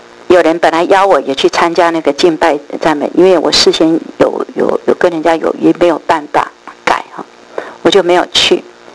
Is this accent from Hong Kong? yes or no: no; Taiwan; 我在预备的时候就想到我们台湾人了